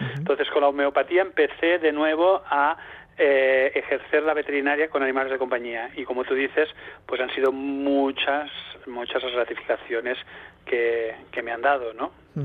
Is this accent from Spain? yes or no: yes; Tortosa, Catalonia, Spain; now in Barcelona, Spain; Yo, aunque actualmente resido en Barcelona capital, vengo de Tortosa, del sur de Cataluña, de un medio rural